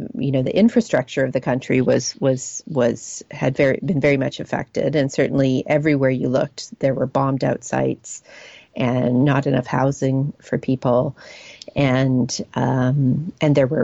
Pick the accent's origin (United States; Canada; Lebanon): Canada; that's me as a Canadian. You know, the Queen is our head of state in Canada, as she is in Britain.